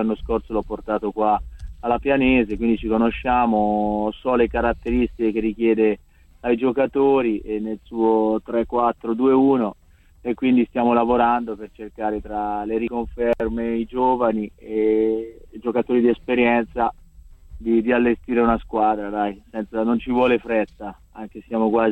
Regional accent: Città di Castello, Umbria, Italy; io sono umbro, comunque di un paesino qua, sì, sono nato a Città di Castello, ma abito proprio in un paesino, Citerna, che è qui alle porte di Umbria, tra Umbria e Toscana.

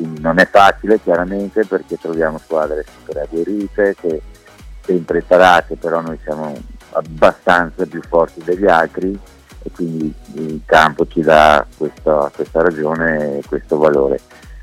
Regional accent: Veneto, Italy; io sono veneto, quindi non è che, però siamo sempre un po' più restia.

